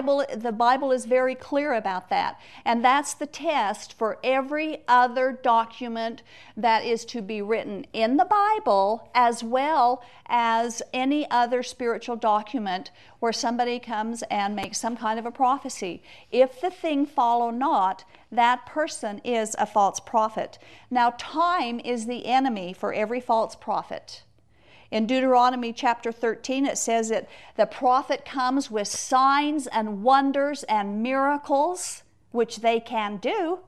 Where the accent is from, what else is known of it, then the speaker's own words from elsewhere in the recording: Utah, United States; I was born and raised in a polygamy group. I was not born and raised in the Mormon Church.